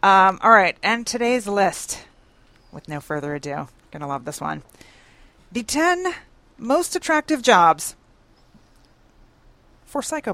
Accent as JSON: {"language": "English", "town": "Philadelphia", "region": "Pennsylvania", "country": "United States", "tie": "born or raised there", "said": "I grew up in Philadelphia"}